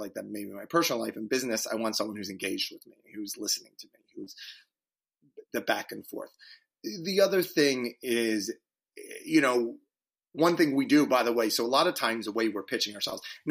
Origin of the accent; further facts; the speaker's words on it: East Coast, United States; I'm from the East Coast, and one of the things that I do miss sometimes